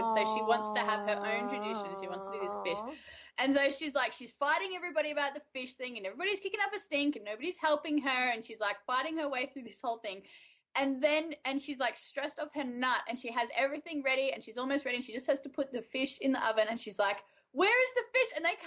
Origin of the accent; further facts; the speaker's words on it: Australia; because I am Australian and we don't learn